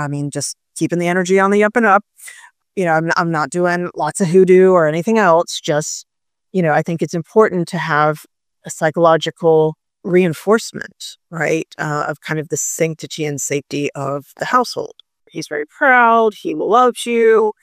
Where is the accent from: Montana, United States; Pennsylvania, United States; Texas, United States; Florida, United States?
Florida, United States; You know, he lived in Missouri. I grew up in Florida.